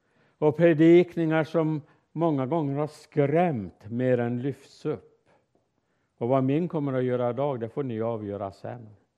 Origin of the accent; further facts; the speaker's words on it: Älvros, Jämtland County, Sweden; så var vi uppe i Härjedalen, där jag kommer ifrån. Ett gäng, vi var mellan 10 och 15 ungdomar från de olika kyrkorna. De flesta ifrån Sveg och min hemby Älvros.